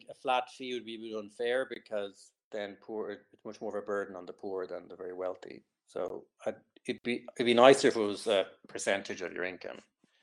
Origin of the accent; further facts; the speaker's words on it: Ireland; why should I, as an Irish person living outside Ireland, be able to use the facilities